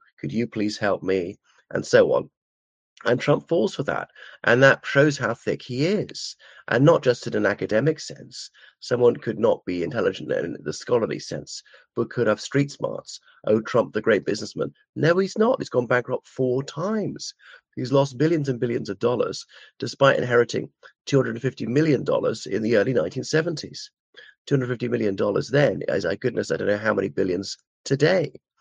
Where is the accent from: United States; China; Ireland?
Ireland; o everyone … from Ireland.